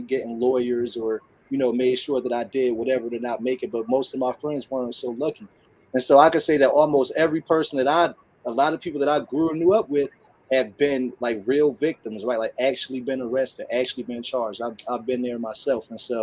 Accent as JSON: {"language": "English", "town": "Trenton", "region": "New Jersey", "country": "United States", "tie": "born or raised there", "said": "like, I grew up in Trenton, New Jersey, right?"}